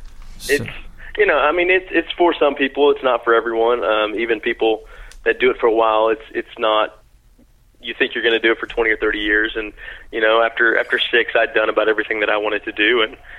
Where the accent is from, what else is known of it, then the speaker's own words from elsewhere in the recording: Texas, United States; Just outside of Fort Worth. So I'm still pretty local. Other than the military, I've lived in this part of Texas my whole life.